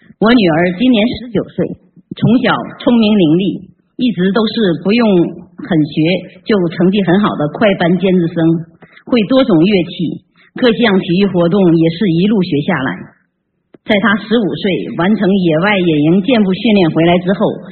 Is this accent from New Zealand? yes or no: yes; Auckland, New Zealand; 我是来自新西兰奥克兰的